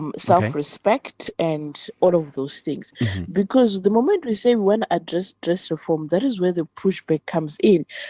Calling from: Thailand; I'm fine. I'm calling from Thailand. It's past midnight.

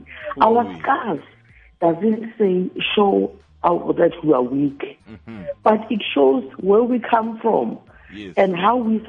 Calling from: Pretoria, Gauteng, South Africa; From Pretoria West.

